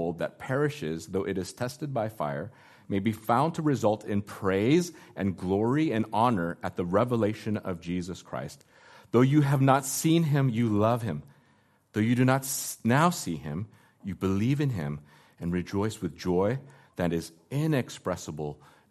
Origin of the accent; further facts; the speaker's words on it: Thailand; also born or lived in South Korea / United States; I was born in Korea and had to adjust cross-culturally to the United States, and then we moved back to Asia and had to readjust back to being in Thailand.